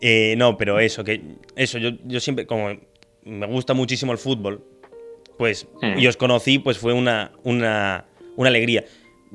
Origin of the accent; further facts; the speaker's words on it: Argentina; yo siendo argentino